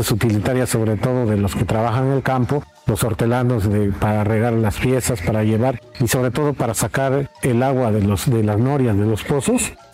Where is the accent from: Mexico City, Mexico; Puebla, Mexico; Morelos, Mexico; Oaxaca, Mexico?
Oaxaca, Mexico; San Bartolo Coyotepec; yo soy de aquí de San Bartolo Coyotepec, Centro Oaxaca. Trabajamos el barro negro en esta comunidad.